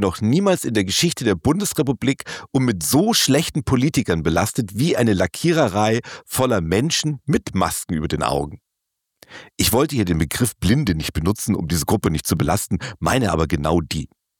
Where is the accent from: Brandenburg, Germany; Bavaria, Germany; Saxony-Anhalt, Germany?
Bavaria, Germany; Munich; born there; Einst das Aushängeschild meiner Geburtsstadt München